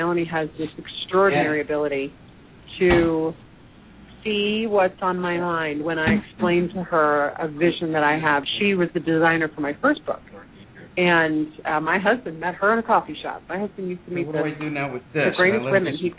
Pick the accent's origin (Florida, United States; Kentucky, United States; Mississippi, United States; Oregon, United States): Florida, United States; Naples; She actually lives part of the year in my hometown in Naples, Florida.